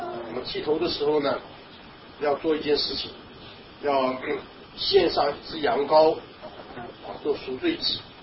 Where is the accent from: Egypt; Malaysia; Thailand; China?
China; 就是我们中国人讲这个形势比人强啊